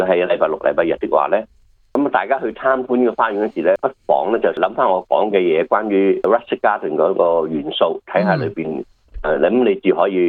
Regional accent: China

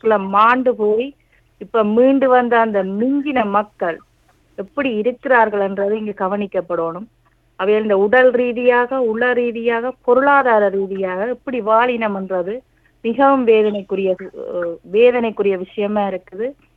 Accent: Sri Lanka; நான் இலங்கையை சேர்ந்தவர் தான், நான் பிறந்து வளர்ந்ததே யுத்தம் நடந்து கொண்டிருந்த காலங்களுக்கு தான்

